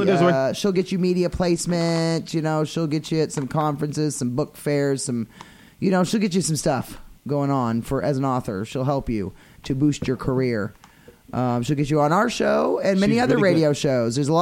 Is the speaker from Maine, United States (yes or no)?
yes; Maine, United States; because I'm from Maine, so we go to, I've been to Prince Edward Island, Nova Scotia, and New Brunswick.